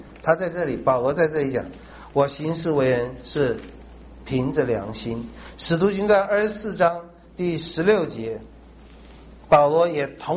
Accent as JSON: {"language": "Chinese", "country": "China", "said": "保罗有一个跟我们中国人很像的地方"}